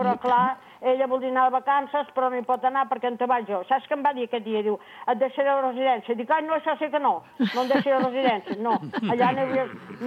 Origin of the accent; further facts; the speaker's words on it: Sant Sadurní d'Anoia, Catalonia, Spain; que jo soc de Sant Sadurní. Soc de Sant Sadurní, jo, eh?